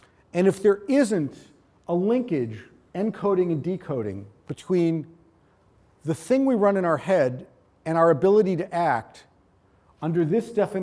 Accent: New England, United States; I prefer to call it synecdoche, but that's just because I'm from New England and I can't pronounce things.

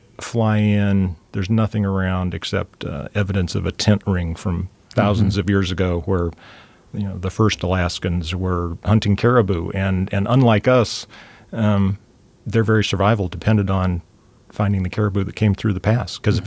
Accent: California, United States; back in California where I was growing up in Boy Scouts.

